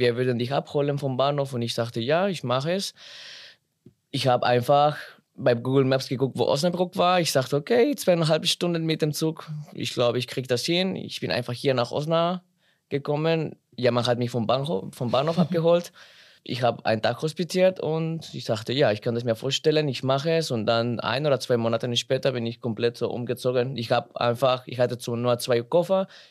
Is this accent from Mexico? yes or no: yes; Mexico; German is a second language; Das ist die vierte große Stadt in meiner Heimat. Es gibt auch natürlich größere Städte, so wie die Hauptstadt Mexiko-Stadt und so.